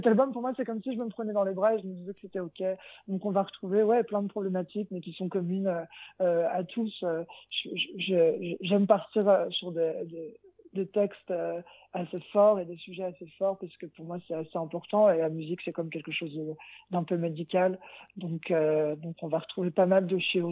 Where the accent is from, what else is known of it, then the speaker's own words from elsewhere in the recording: Hauts-de-France, France; Je viens des Hauts-de-France, de Picardie plus précisément, où j'ai eu une enfance rythmée par le désert de la campagne et l'envie de construire avec de la culture.